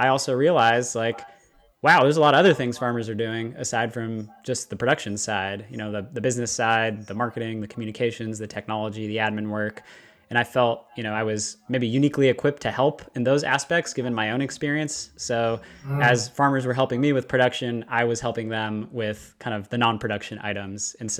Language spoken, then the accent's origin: English; Palo Alto, California, United States; also born or lived in San Francisco; so I was born in San Francisco, kind of bounced around the Bay Area, grew up in Palo Alto, not too far from Stanford University